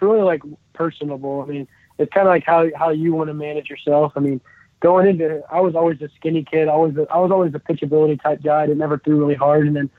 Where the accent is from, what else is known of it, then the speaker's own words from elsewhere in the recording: Atlanta, Georgia, United States; Yeah, growing up in Atlanta, I was a Braves fan